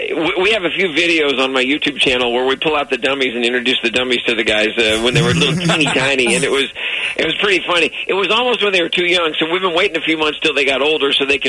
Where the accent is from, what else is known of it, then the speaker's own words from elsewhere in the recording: Texas, United States; I grew up in Texas. How can I not have a steak for God's